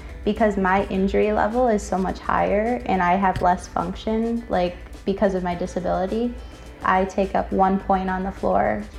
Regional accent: Minnesota, United States; I'm originally from Minnesota and I was from a really small town

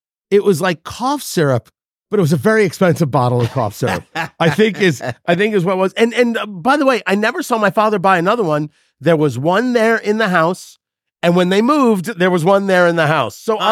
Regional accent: New Jersey, United States; also born or lived in Brooklyn; I was born in Brooklyn and I grew up in Jersey.

